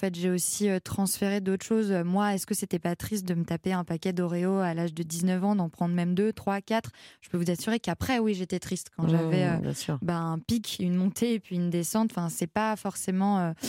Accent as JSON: {"language": "French", "town": "Saint-Malo", "region": "Brittany", "country": "France", "said": "Moi, les algues, oui, parce que je suis originaire de Saint-Malo"}